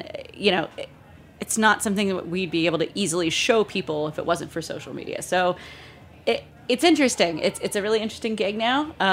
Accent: Gainesville, Florida, United States; I was managing a beer bar in my hometown, Gainesville, Florida, University of Florida.

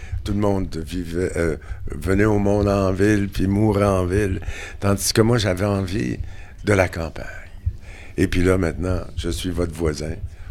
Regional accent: Montreal, Quebec, Canada; Puis nous autres, on vient de Montréal. J'avais pas de chevaux à Montréal

